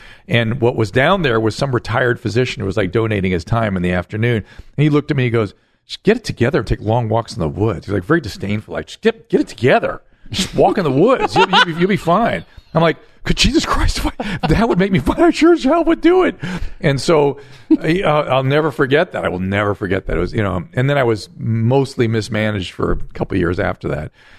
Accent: Pasadena, California, United States; also born or lived in Alhambra; I grew up originally Alhambra and then Pasadena.

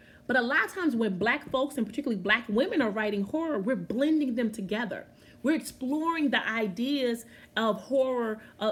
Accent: New Orleans, Louisiana, United States; I had to heal from my own sort of trauma dealing with being a brown-skinned girl growing up in New Orleans, Louisiana, right?

